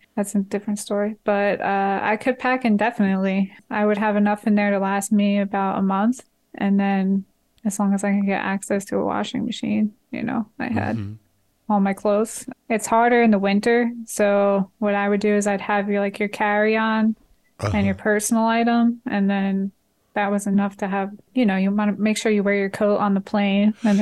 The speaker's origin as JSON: {"language": "English", "region": "New Jersey", "country": "United States", "said": "which I learned my first season because I came from New Jersey and I was like, oh, it's summertime."}